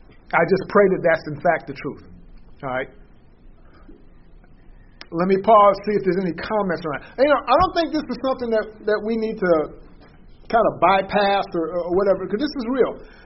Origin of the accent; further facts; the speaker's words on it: New York, United States; also born or lived in Peoria; When we moved back from Peoria to New York, I found out it wasn't cool being saved.